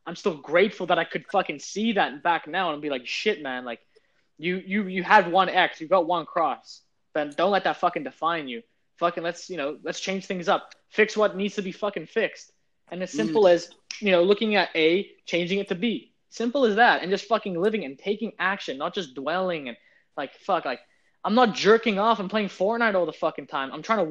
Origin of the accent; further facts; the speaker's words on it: Australia; growing up in Australia, I was introverted.